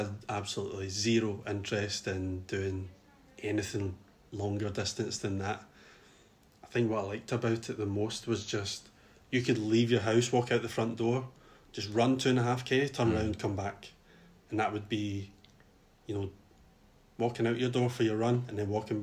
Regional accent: Glasgow, Scotland, United Kingdom; I'm from Glasgow, born and raised.

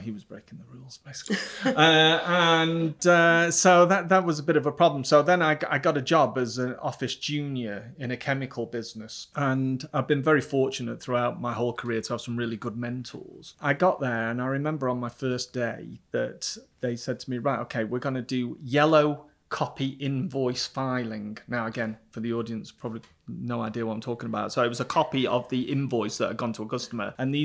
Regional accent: Stockport, North West England, United Kingdom; also born or lived in Buxton; So I was born in a town called Buxton in Derbyshire. And then as a family, we moved to very close to South Manchester, Stockport area.

